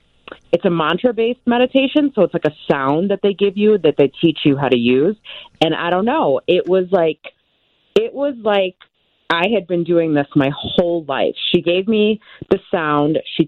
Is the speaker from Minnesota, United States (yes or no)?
no; Chicago, Illinois, United States; I'm originally from Chicago, the western suburbs.